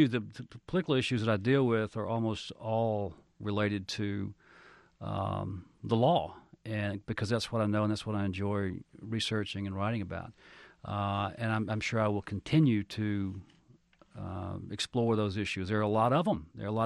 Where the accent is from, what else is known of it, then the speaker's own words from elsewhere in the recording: Southaven, Mississippi, United States; I grew up in South Haven. I lived there for 20 years, so it's a suburb of Memphis. And so I spent a lot of time in Memphis as a kid. I still consider that area to be home.